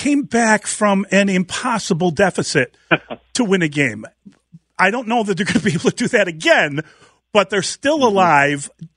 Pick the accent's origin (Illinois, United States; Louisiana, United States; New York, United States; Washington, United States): Illinois, United States; Chicago; I mean, we're from Chicago. Okay. That's my differentiation. Okay. No offense to anyone, but I don't think of myself as Midwestern.